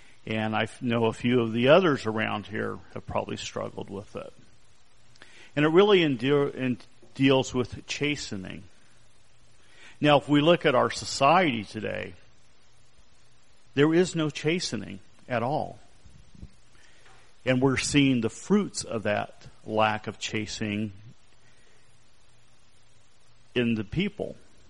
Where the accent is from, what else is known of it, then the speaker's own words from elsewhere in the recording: Arizona, United States; I'm from Arizona, so I'm used to this type of environment, and I actually miss it.